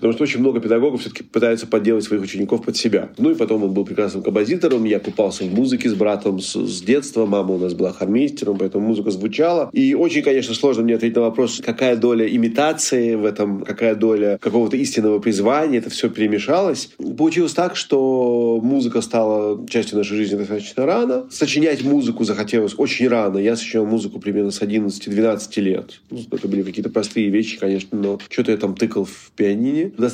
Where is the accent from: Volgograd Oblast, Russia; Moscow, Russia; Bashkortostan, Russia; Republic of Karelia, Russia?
Moscow, Russia; Мои одноклассники из Биберева выкрали классный журнал